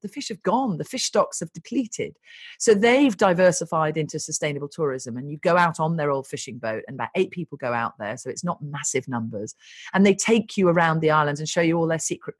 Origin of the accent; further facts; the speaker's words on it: East Midlands, United Kingdom; I grew up in Rutland, which is this tiny little county bordering Leicestershire. I grew up in a house in a tiny little village.